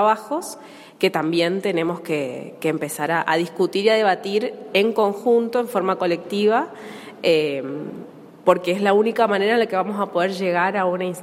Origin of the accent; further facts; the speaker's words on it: Resistencia, Chaco, Argentina; soy de Resistencia Chaco.